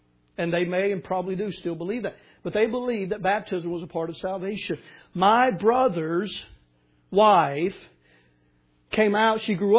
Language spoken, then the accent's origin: English; Tennessee, United States; but growing up in Middle Tennessee, we had a lot of these churches in our area, and they're called Church of Christ.